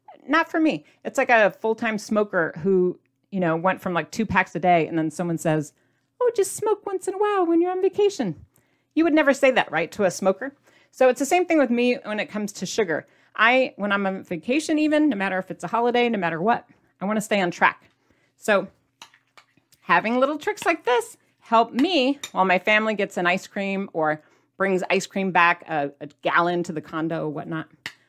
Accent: Midwest, United States; Is anyone here from the Midwest? Like me? I'm from the Midwest. Whoop, hello. And in the Midwest, we have Jell-O salad.

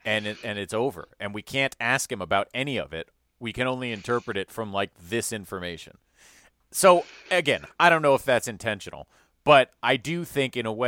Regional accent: Chicago, Illinois, United States; growing up in Chicago, you really had a choice between East and West Coast.

